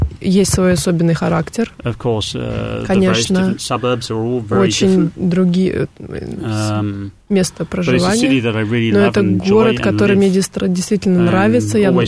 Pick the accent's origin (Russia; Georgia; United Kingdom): United Kingdom; born there; Russian is a second language; also born or lived in Germany / Sweden; но я очень много уже сейчас давно живу за границей, очень много лет в Германии, Швеции.